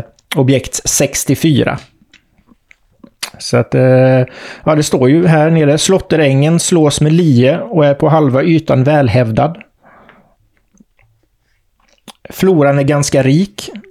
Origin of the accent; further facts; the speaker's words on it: Västra Götaland County, Sweden; jag tror det mesta är nog i min hembygd här, alltså södra Västergötland